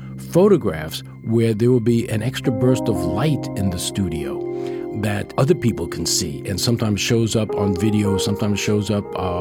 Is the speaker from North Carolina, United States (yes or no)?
no; New York, United States; excuse me, I come from New York.